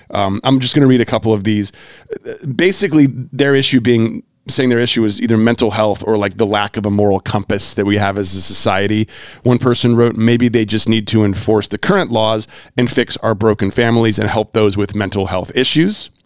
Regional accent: North Carolina, United States; I grew up in North Carolina.

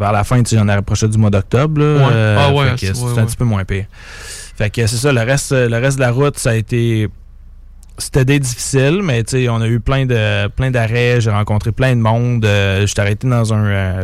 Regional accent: Port-Cartier, Quebec, Canada; Port-Cartier

